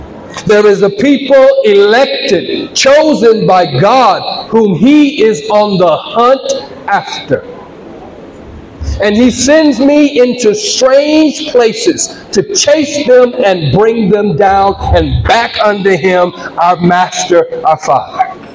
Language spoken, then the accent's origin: English; California, United States; Now, please don't call me Oibo just because I'm from California. I'm brown like you.